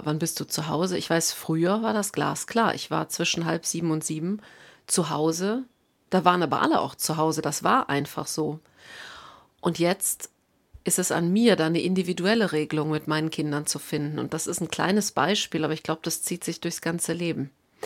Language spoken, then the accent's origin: German; Rhineland, Germany; ich komme ja hier aus dem Rheinland